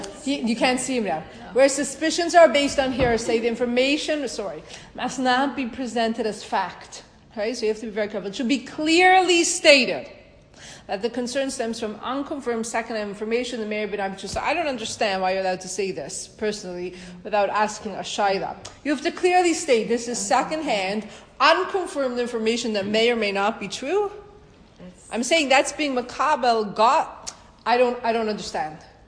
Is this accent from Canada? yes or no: yes; Toronto, Ontario, Canada; When I grew up in Toronto, we lived near a ravine.